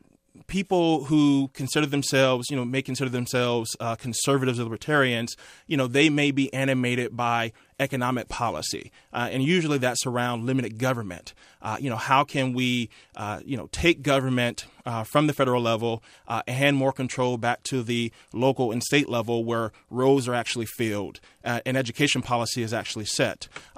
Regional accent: Tampa, Florida, United States; you know, I'm from inner city Florida, born and raised in Tampa, you know, started a company

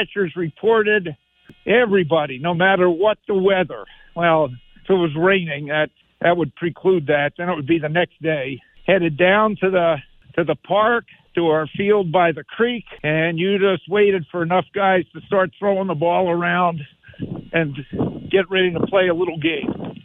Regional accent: New Jersey, United States; which I had always been looking at every day growing up in New Jersey.

